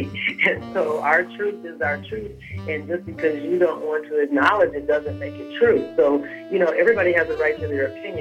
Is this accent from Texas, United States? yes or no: yes; Texas, United States; I think growing up in Texas, it was, you know, anything that we did was always just around what we could do to support, you know, our blackness.